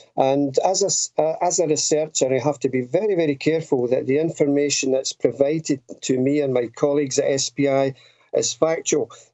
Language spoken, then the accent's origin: English; Alloa, Scotland, United Kingdom; also born or lived in Tullibody; as a young lad growing up in the Alawa and also Tullabuddy